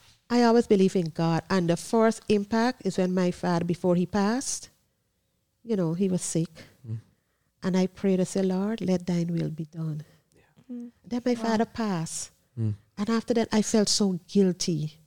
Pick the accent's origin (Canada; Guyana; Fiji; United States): Guyana; I'm from Guyana, and that's in South America.